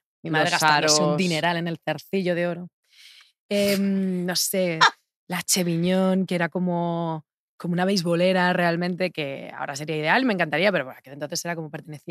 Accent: Fuenlabrada, Community of Madrid, Spain; yo al final salí de Fuenlabrada, pero yo no es que saliese de Fuenlabrada porque, o sea, quisiese salir despavorida de Fuenlabrada, ¿no?

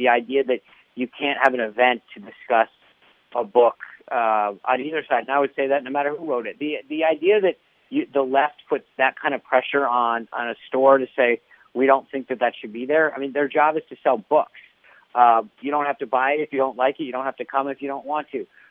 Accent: Rhode Island, United States; I'm this kid from Rhode Island that got the honor of being White House press secretary.

